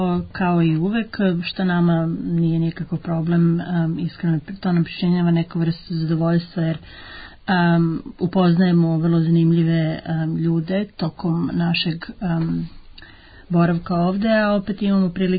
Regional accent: United Kingdom; jer mi smo svi iz Britanije i britanski državljani također

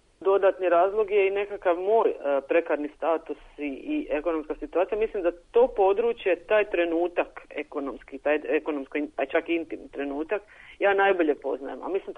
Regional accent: Dalmatia, Croatia; budući da je moje djetinjstvo u Dalmaciji, u patrijarhalnoj sredini, također bilo jako snažno obilježeno nasiljem

